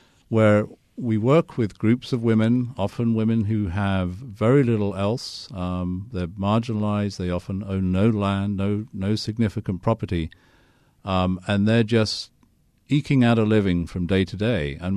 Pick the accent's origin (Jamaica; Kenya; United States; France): Kenya; I was brought up in Kenya